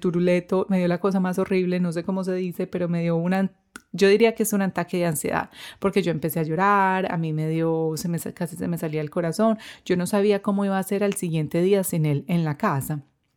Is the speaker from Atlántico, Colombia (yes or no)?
no; Medellín, Antioquia, Colombia; yo crecí en Medellín y viví en Medellín por 20 años